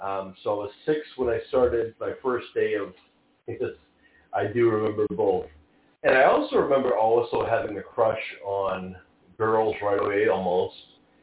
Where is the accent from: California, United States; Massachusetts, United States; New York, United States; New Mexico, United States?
Massachusetts, United States; Quincy; That was in my hometown of Quincy. And then we moved to Braintree, which is literally a town next to us, to our city.